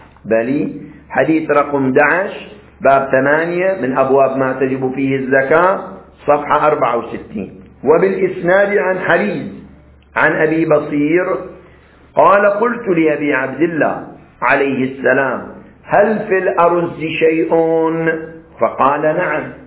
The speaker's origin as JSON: {"language": "Arabic", "town": "Qatif", "region": "Eastern Province", "country": "Saudi Arabia", "said": "في بلادنا القطيف على سبيل المثال"}